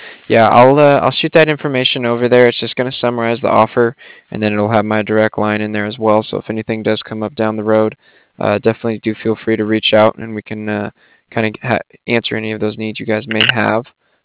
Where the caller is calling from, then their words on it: Cardiff, Wales, United Kingdom; Yeah, so I'm calling from Cardiff.